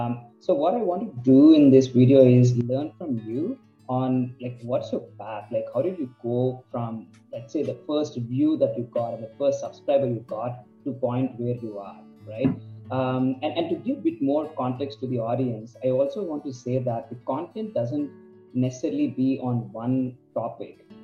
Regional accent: Visakhapatnam, Andhra Pradesh, India; you know, just so that people can call me easy that way. And I come from Vizag, Andhra Pradesh

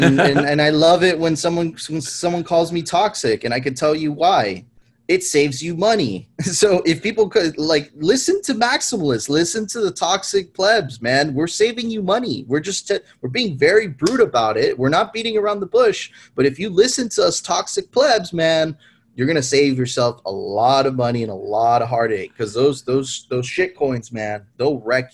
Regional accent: Miami, Florida, United States; I grew up in Miami, bro.

